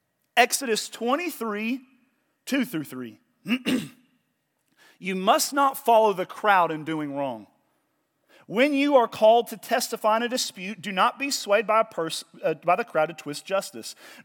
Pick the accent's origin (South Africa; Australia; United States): United States; Oklahoma; I grew up in Oklahoma now. I know a lot of not great people living in trailer parks.